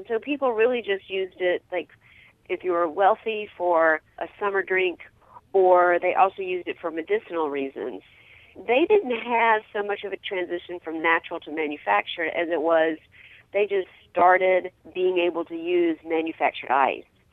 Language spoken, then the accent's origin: English; Mississippi, United States; also born or lived in New Orleans; I was looking for a warehouse to live in Mississippi when I moved back there from New Orleans and couldn't find one. We had the old ice plant, and my uncle had it as an office